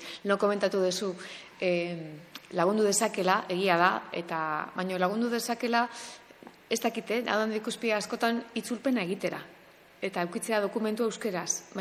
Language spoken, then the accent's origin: Basque; Basque Country, Spain; gu euskalduna gara, baina baina gaude munduan, ez? Eta mundu hortan naturaltasunekin, ba, hiru edo frantsesa, euskara eta gaztelera gure hizkuntzak bezala, eta ingelesa beharrezko zerbait ere